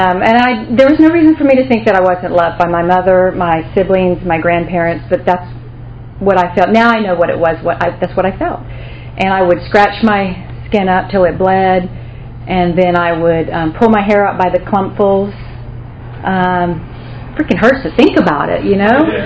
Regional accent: Auburndale, Florida, United States; I grew up in Polk County, Imperial Polk County, in Auburndale, Florida, which is a little redneck town between Winter Haven and Lakeland.

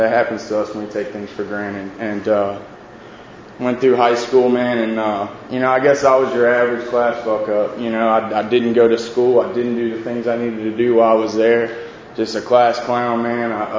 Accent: Baton Rouge, Louisiana, United States; also born or lived in Lake Charles; For those of y'all that don't know, I'm from Baton Rouge, Louisiana.

